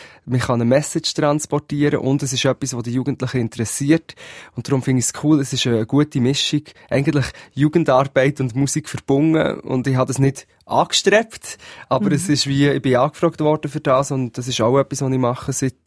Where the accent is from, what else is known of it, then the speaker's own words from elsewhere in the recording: Switzerland; Ich bin ein Schweizer Bub, sozusagen.